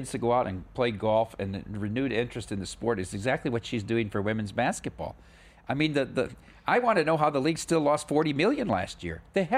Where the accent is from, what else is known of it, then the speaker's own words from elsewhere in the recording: Midwest, United States; We're all from the Midwest, so we understand that kind of hospitality as soon as you hit the ground.